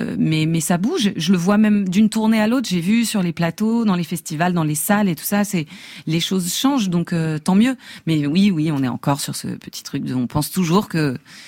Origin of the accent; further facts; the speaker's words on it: Paris, Île-de-France, France; moi j'ai grandi à Montmartre